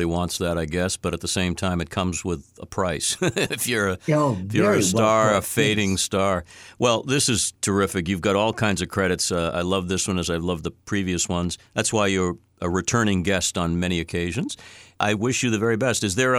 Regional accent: Boston, Massachusetts, United States; I'm from the East Coast. I'm from Boston.

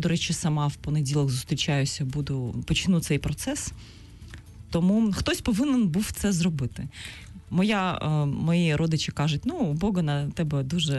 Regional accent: Crimea, Ukraine; born there; я народилася в Криму, у мене кримська прописка, мої батьки там живуть

